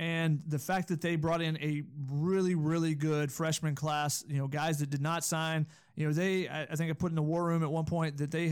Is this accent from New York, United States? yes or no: no; Georgia, United States; I'm from Georgia, and I went to school in Tennessee, so yes, I would win at Cornhole.